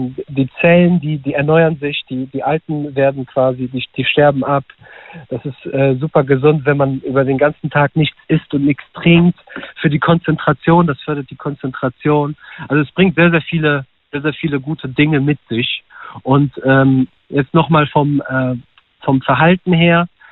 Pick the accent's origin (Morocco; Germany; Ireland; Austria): Morocco; Also bei uns, ich komme nämlich aus Marokko